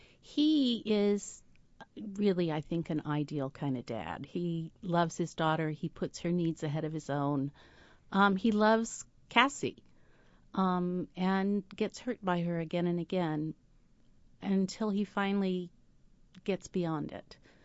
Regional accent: Indianapolis, Indiana, United States; I was born and raised in Irvington and went to IPS schools and graduated from Howe High School

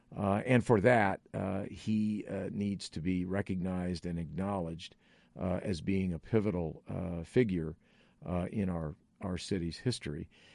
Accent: Rushville, Indiana, United States; now in Indianapolis, United States; So while I was born and raised in Rushville, Indianapolis has certainly been my home for well over 30 years

